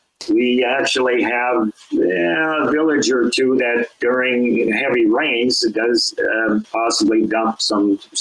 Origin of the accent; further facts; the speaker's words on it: Pennsylvania, United States; Now, I grew up in Pennsylvania, and the Chesapeake Bay is a classic example.